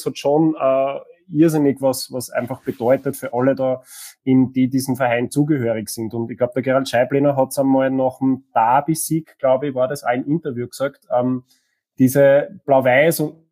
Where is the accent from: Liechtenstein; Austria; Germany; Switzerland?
Austria; Linz, Upper Austria; Ja, ich wohne ja auch in Linz und bin ein Linzer